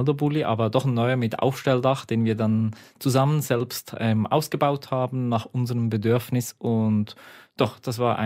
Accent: Lucerne, Switzerland; Weil es meine Heimat ist. Ich bin hier aufgewachsen. Ich darf hier leben.

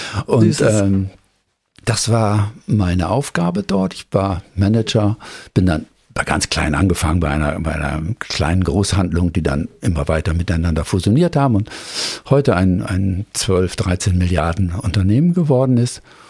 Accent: Elisabethfehn, Lower Saxony, Germany; Und ich komme aus Norddeutschland, aus Elisabethfehn. Das ist so in der Nähe von Ostfriesland. Lea ist da so eine etwas größere Stadt.

